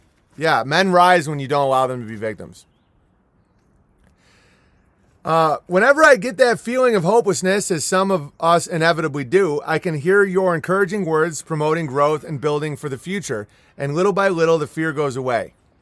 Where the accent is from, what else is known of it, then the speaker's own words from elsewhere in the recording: Ireland; I'm an actor from Ireland.